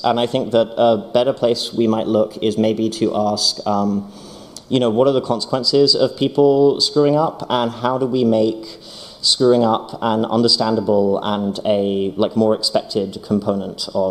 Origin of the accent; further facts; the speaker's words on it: United Kingdom; I'm British